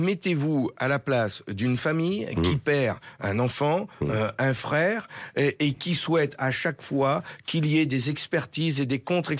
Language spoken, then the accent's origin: French; Hauts-de-France, France; Parce que quand on ferme l'usine